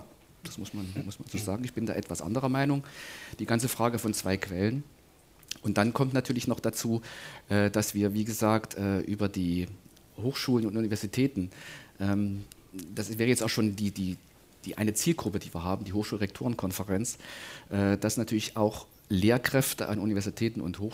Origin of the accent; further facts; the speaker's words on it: Thuringia, Germany; Ich komme ja aus Thüringen. Bei uns gibt es das Fach Medienkunde bereits.